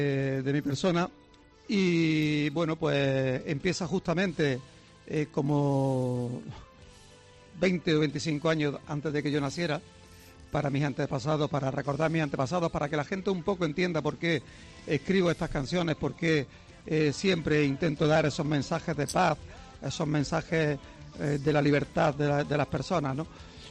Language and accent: Spanish; Andalusia, Spain; accent: Andalusian; sin perder las raíces que siempre hemos tenido, que son raíces andaluzas. Nuestro acento, nuestra forma de hacer las cosas diferentes, ¿no?